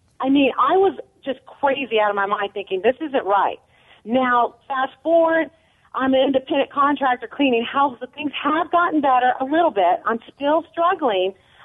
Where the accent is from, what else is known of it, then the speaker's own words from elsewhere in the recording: Texas, United States; And so I'm Mexican born. I'm an American who's Mexican, born and raised in Texas.